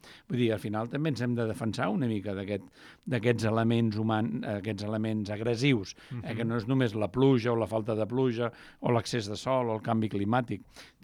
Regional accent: Catalonia, Spain; Jo que sóc del Vall d'Aran

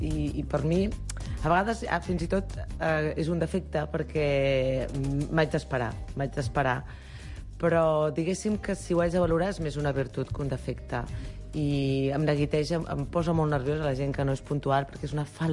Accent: Granollers, Catalonia, Spain; Jo sóc filla de Granollers

